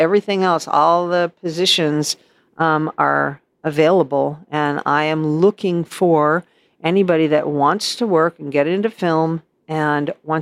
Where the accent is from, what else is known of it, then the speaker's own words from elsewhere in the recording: Los Angeles, California, United States; now in West Virginia, United States; I'm from Los Angeles. I've been here for about 3 years now